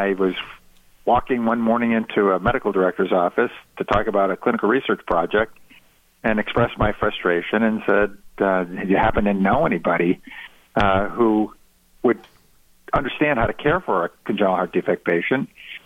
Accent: New York, United States; Well, Lori and I grew up in Western New York, and we actually met at a hockey game.

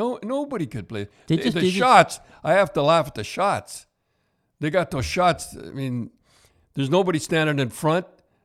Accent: Canada; We're Canadian, and all that stuff and everything.

